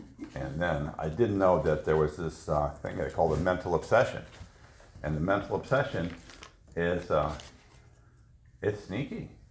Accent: San Francisco, California, United States; I grew up in San Francisco, and I always felt different all my life.

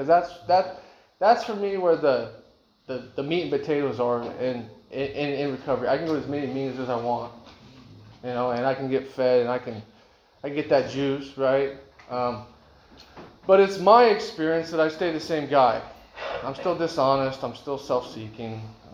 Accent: Idaho, United States; I grew up in Idaho. And we grew up in a little town, very religious community.

